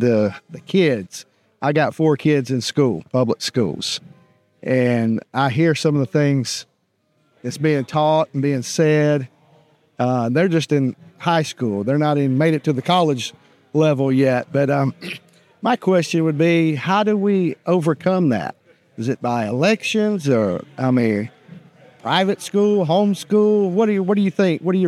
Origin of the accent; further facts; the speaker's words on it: Georgia, United States; Okay, I'm originally from Georgia. I got family. All my family's from Georgia